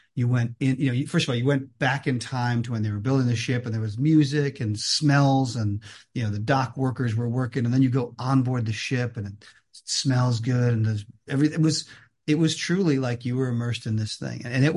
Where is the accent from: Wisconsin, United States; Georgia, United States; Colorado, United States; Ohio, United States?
Ohio, United States; Cleveland; I grew up in Cleveland, Ohio, so not far from Canada.